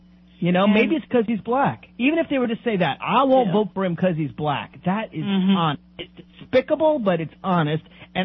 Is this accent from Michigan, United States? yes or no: no; Nashville, Tennessee, United States; also born or lived in Boston; I grew up in Nashville, Tennessee. And I remember going up to the north because I went to school in Boston